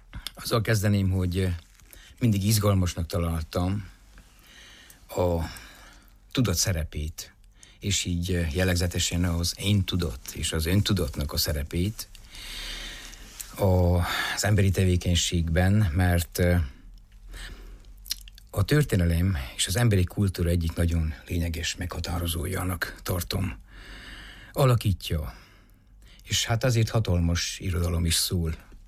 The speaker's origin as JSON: {"language": "Hungarian", "town": "Racoșu de Sus", "region": "Covasna", "country": "Romania", "tie": "born or raised there", "also_born_or_lived": "Sfântu Gheorghe", "said": "Iskoláimot Felsőrákoson, a Kovászna megyéhez tartozó kistérségben, Miklósvárszéken, majd Sepsiszentgyörgyön folytattam, ahol érettségiztem"}